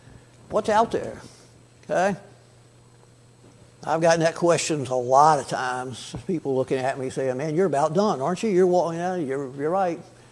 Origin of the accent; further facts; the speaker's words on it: Texas, United States; also born or lived in Kittanning, Pennsylvania; while we were growing up in Texas to visit our grandparents in Pennsylvania. And one year we went back, and Kit Tanning, the town I was born in, is not a real big place.